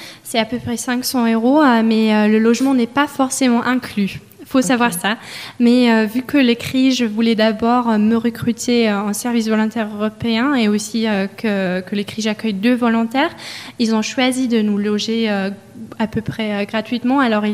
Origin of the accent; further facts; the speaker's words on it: Northern Germany, Germany; French is a second language; now in France; moi je viens du nord de l'Allemagne, près de Brême, mais c'est 15 heures en bus ou 1 heure en avion